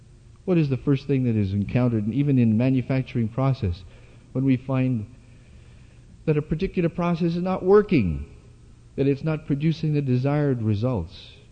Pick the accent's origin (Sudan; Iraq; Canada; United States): Canada; I come from Canada, I'm from a different country. I come to this country and I say we can share two countries.